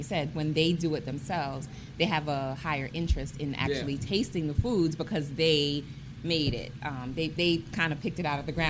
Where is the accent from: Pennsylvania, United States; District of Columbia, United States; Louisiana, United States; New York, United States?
New York, United States; I'm from New York, so we don't have farms where I live.